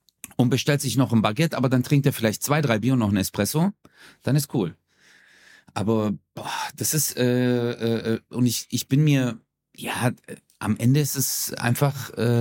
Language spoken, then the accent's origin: German; Turkey; ich bin Türke.